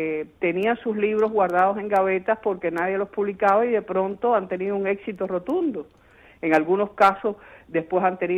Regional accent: Cuba; also born or lived in Miami, United States; yo nací en Miami, pero viví en Cuba, todo, o sea, crecí en Cuba.

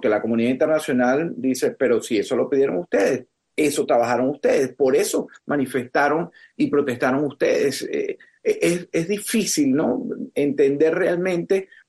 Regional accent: Venezuela; como venezolano

